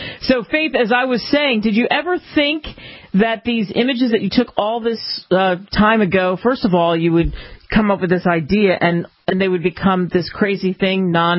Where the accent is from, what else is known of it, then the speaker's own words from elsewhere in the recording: Pennsylvania, United States; Look, I grew up outside of Philly.